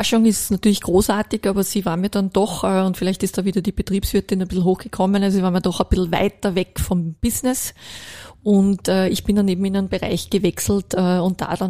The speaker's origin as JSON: {"language": "German", "country": "Austria", "said": "haben wir auch wirklich ganz, ganz tolle Ärzte da bei uns in Österreich."}